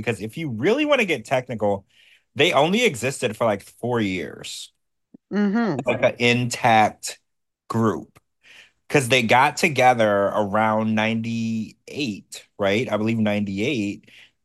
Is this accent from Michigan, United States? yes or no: no; Cincinnati, Ohio, United States; yeah, I'm from Ohio, Cincinnati.